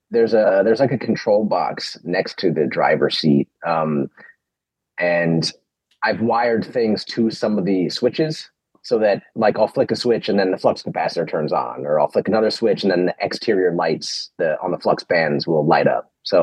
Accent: Chatsworth, California, United States; I grew up in Chatsworth, in the valley.

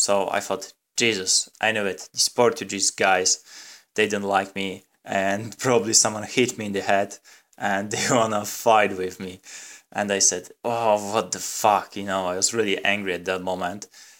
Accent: Poland; English is a second language; I'm from Poland

